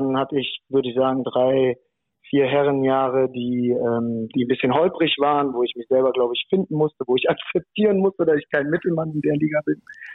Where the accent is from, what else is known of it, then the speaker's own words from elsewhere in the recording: Korschenbroich, North Rhine-Westphalia, Germany; Ja, also angefangen hat in Korschenburg, in meinem Heimatdorf.